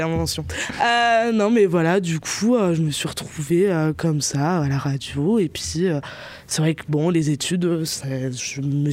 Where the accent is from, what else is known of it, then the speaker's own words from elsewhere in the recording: Bar-le-Duc, Grand Est, France; now in Nancy, France; je viens de Bar-le-Duc à la base, une petite bourgade dans la Meuse, à Nancy depuis maintenant 6 ans.